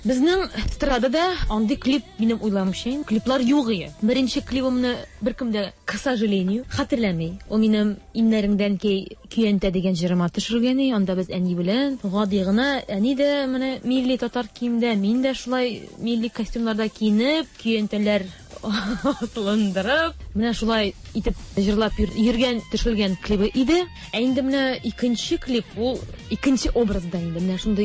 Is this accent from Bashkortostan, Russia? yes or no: yes; Oktyabrsky, Bashkortostan, Russia; now in Kazan, Russia; Мин Башкортстан кызы. Октябрьский.